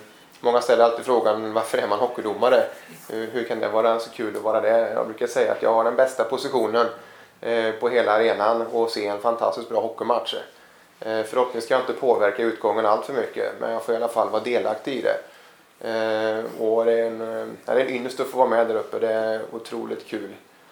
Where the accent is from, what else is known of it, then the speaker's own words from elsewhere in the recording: Grästorp, Västra Götaland County, Sweden; also born or lived in Såtenäs; är 41 år gammal. Kommer ursprungligen ifrån Såtenäs, där jag är född. Min far jobbade på flottiljen där ute och bodde bara där till 80-talet, flyttade till Grästorp, så jag är egentligen uppfostrad i Grästorp.